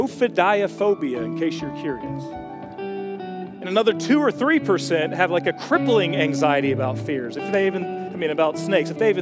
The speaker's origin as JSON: {"language": "English", "town": "Sylva", "region": "North Carolina", "country": "United States", "said": "I'm from Western North Carolina, deep in the mountains, little town called Silva."}